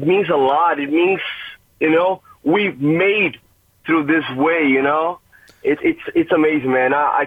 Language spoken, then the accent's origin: English; Brazil; English is a second language; I'm Brazilian. I'm from Brazil, and I've been watching the Lakers from my hometown with 6 hours of difference for over 10 years.